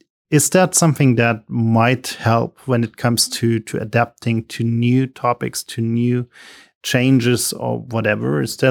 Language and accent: English; Germany; I'm coming from Germany